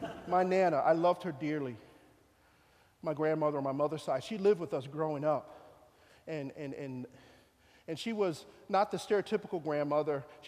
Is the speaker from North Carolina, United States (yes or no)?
no; Philadelphia, Pennsylvania, United States; growing up in North Philly at the time in the 60s, 70s, and 80s